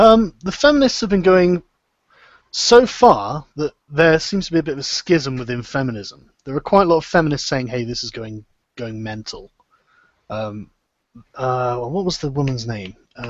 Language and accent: English; England, United Kingdom; And it's not just because I'm English, but that is a large part of it.